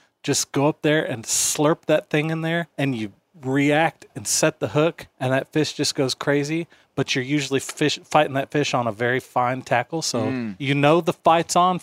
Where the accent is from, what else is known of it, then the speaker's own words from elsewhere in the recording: Seattle, Washington, United States; born there; Do you know that I was born in the Pacific Northwest also?